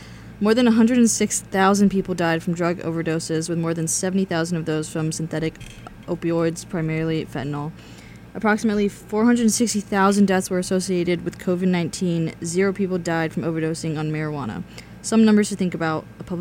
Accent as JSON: {"language": "English", "region": "North Carolina", "country": "United States", "said": "I'm from North Carolina, and I think just recently I've begun to appreciate country music."}